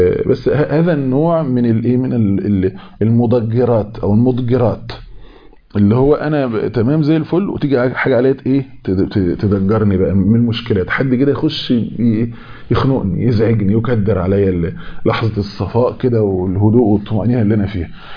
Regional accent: Egypt; لان عندنا في مصر يقول لك شايل طاجن ست،

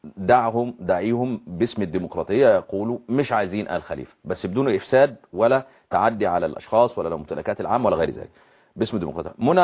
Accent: Egypt; عندنا في مصر

